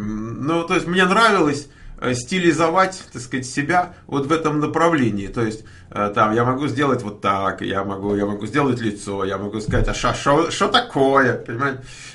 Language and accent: Russian; Moscow, Russia; Я не одессит, ну какой я одессит, я москвич.